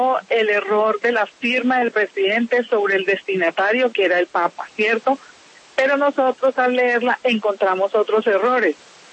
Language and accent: Spanish; Cali, Valle del Cauca, Colombia; fundamentalmente somos de aquí de Cali.